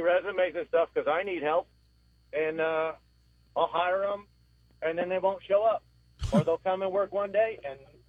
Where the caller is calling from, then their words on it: Tampa, Florida, United States; Like the Tampa area. I'm a contractor.